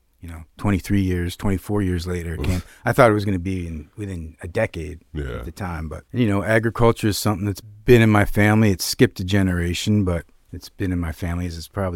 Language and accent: English; Montreal, Quebec, Canada; also born or lived in Sleepy Hollow, New York, United States; So I grew up in between Quebec. I was born in Montreal, Quebec.